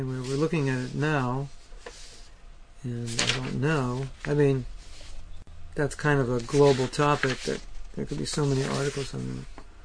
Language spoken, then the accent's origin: English; India; now in Los Angeles, United States; I am in Los Angeles studying a course in 3D animation, but I'm actually from India